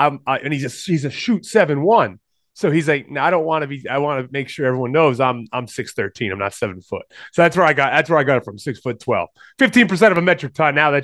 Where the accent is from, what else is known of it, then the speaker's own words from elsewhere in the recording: Rhode Island, United States; So I'm from Rhode Island originally.